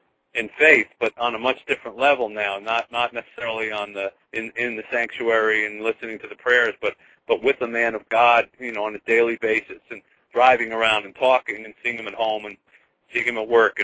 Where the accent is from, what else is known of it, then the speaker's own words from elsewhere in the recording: New Jersey, United States; I went back to the small hometown where I grew up in New Jersey and gave a little talk there